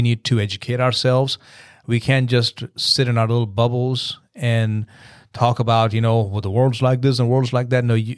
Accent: India; Right? I'm Indian.

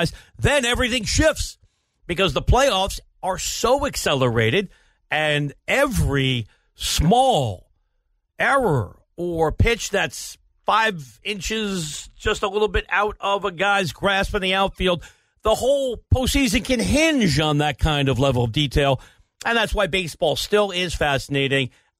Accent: New York, United States; now in Southern California, United States; because I'm here in Southern California and I grew up in New York where the Yankees always spent hundreds of millions of dollars

